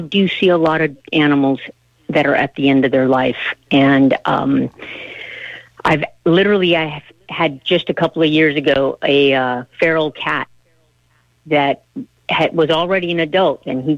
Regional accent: Los Angeles, California, United States; I grew up all over the place. I started out in L.A., but I did some of my childhood in Buenos Aires, and I've lived in Mississippi, Louisiana, Texas, Canada, Spain, Argentina, everywhere.

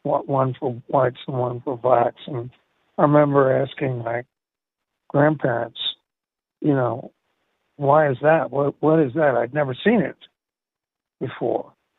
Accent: the South, United States; I grew up in the South on army posts, which meant that that I went to integrated schools

